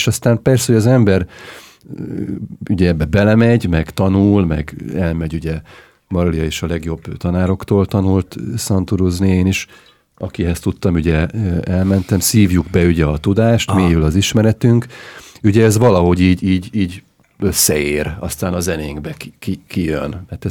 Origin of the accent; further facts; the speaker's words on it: Hungary; born there; attól függetlenül, hogy Magyarországon születtem, gyerekkorom óta borzasztóan érdekel ez a kis-ázsiai térség